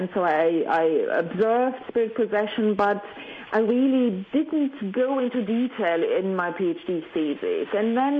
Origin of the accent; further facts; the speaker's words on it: Germany; English is a second language; now in United Kingdom; Well, I'm German, though I live now in the United Kingdom. Religion was kind of important, particularly for my mother. And so I grew up in a Lutheran German household